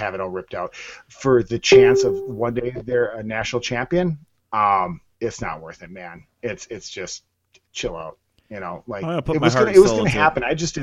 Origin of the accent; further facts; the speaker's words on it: Wisconsin, United States; now in Madison, United States; I'm a guy from Wisconsin that grew up in northern Wisconsin, very detached from the Badgers, as a matter of fact.